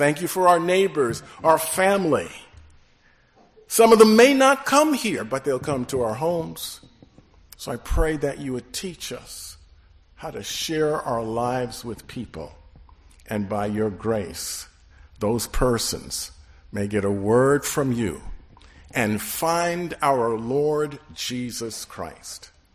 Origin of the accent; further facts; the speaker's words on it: Atlanta, Georgia, United States; I'm from Atlanta, Georgia, in the city of Atlanta, and been down there for over 50 years.